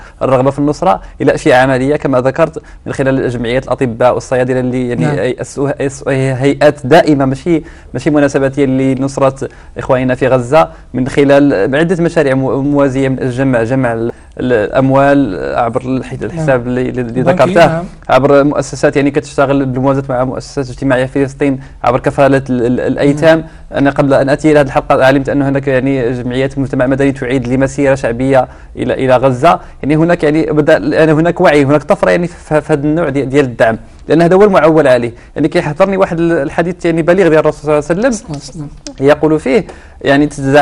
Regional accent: Morocco; يعني شيء يعني نحن كنفتخروا به كمغاربه

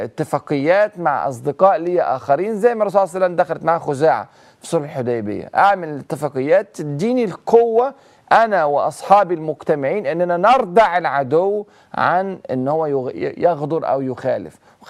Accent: Egypt; أنا كمصري

